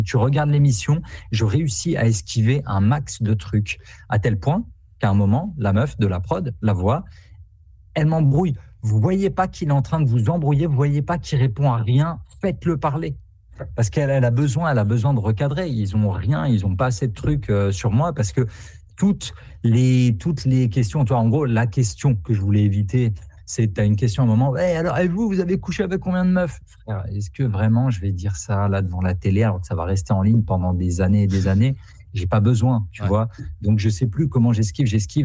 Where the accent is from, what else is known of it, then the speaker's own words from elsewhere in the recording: Grand Est, France; je suis alsacien.